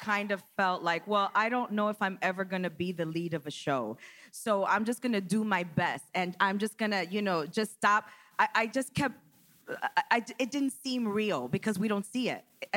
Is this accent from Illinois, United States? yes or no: yes; Chicago, Illinois, United States; Well, I am originally from Chicago.